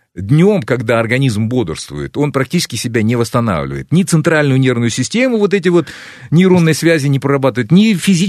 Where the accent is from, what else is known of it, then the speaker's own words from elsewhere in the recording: Russia; я вырос в России